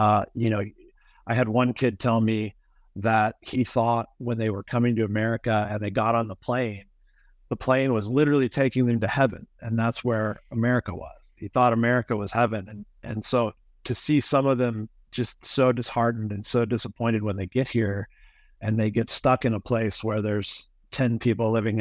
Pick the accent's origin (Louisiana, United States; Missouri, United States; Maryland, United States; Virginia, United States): Missouri, United States; Kansas City; I grew up in Kansas City. I was gone for 10 years and came back